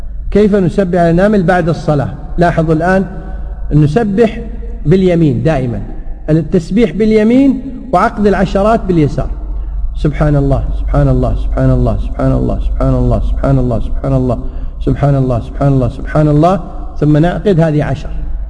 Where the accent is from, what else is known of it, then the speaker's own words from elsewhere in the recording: Kuwait; يعني سافر ضحى يوم العيد عندنا في الكويت ووصل يوم 30 في مصر